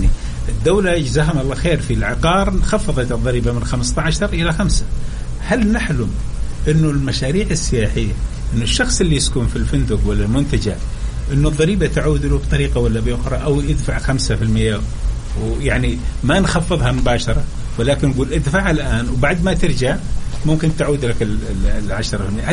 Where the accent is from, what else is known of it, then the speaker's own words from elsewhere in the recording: Saudi Arabia; إحنا كسعوديين اللي نروح الرياض ونجي